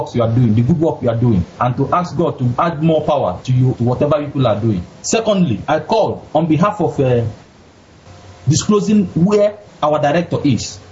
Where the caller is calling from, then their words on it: Spain; I am calling from Spain. I am not the director. … I'm calling from Spain.